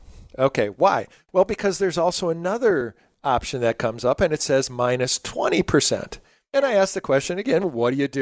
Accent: Wisconsin, United States; I come from Wisconsin, and up there they plant a lot of corn.

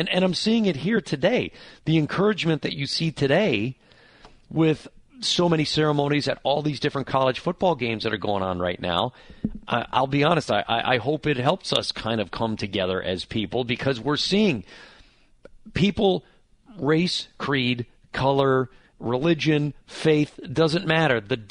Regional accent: United States; I'm an American in Mexico wanting to follow up on the news and watch one of the news channels.

